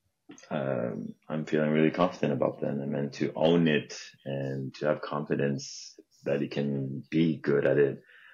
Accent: Montreal, Quebec, Canada; I am 32 years young, and I'm from beautiful Montreal, Canada. I'm back in my hometown now after traveling for about 3 years

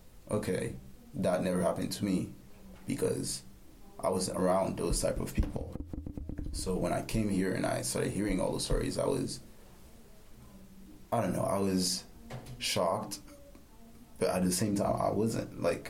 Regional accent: Haiti; moved away as an adult; also born or lived in Africa; now in United States; I grew up in Africa and Haiti, so majority of people I knew were black people or people of color.

